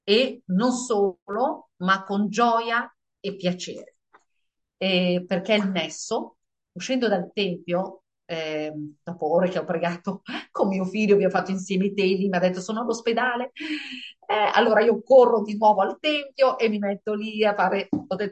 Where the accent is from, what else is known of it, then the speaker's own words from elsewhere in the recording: Israel; io sono ebrea, noi siamo di Israele.